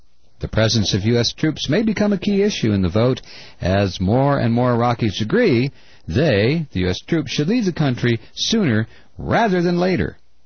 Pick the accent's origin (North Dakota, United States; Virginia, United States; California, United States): California, United States; San Diego; 31 of these young people all came from the same base, my hometown of San Diego.